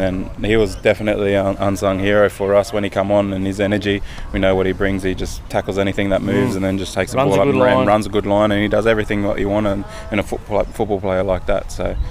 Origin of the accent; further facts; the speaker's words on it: Mackay, Queensland, Australia; I grew up in Mackay, North Queensland.